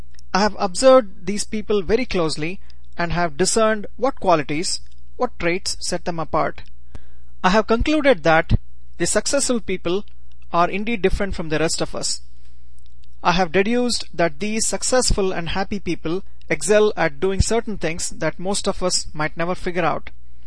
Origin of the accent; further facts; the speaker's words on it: Bangalore, Karnataka, India; English is a second language; moved away as an adult; now in Indianapolis, United States; I am from Bangalore, India. I went to graduate school in Michigan. I currently live in Indianapolis